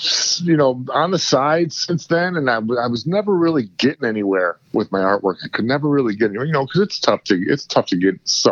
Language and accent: English; Warren, Michigan, United States; now in Clinton Township, United States; I lived in Warren until I was about 10 years